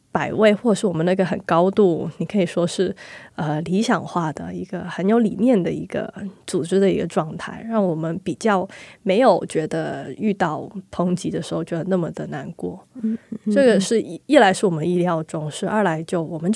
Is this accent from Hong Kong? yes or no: yes; Hong Kong; 我有时候还是会告诉别人我是香港人，是在于我想要告诉别人我在哪里出生长大